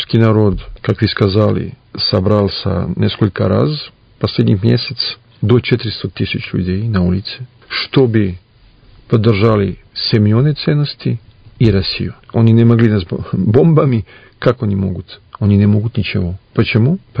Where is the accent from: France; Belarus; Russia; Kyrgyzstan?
France; Paris, Île-de-France; я просто родился в Париже, там жил 32 года, я там учился, закончил художническую академию и актерские мастерские.